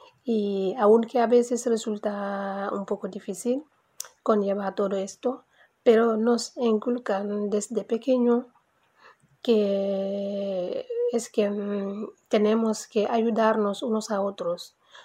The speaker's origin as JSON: {"language": "Spanish", "country": "Senegal", "second_language": "Spanish", "said": "soy senegalesa."}